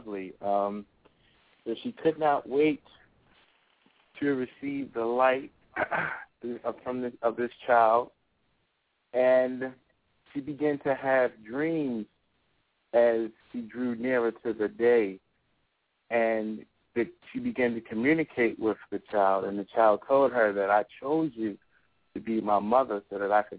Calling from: Baltimore, Maryland, United States; from Baltimore.

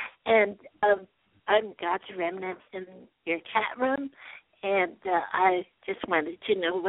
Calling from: Hawaii, United States; I'm calling from Hawaii, so our timetable is a little different here.

